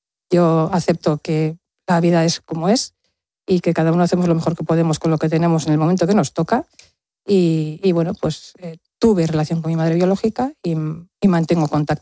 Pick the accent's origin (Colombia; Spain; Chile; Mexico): Spain; Las Rozas, Community of Madrid; las tengo enterradas en mi pueblo aquí en Madrid, en Las Rozas